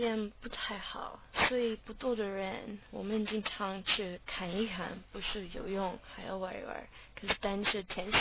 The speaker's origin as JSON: {"language": "Chinese", "country": "United States", "second_language": "Chinese", "said": "但是我们美国人不学习别的外语啊"}